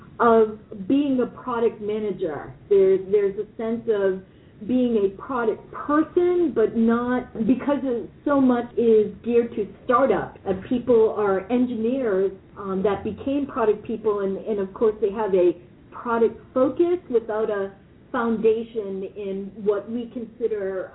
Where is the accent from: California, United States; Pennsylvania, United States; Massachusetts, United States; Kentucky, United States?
Massachusetts, United States; Boston; I'm from Boston, and New York City is a distinct experience unto itself.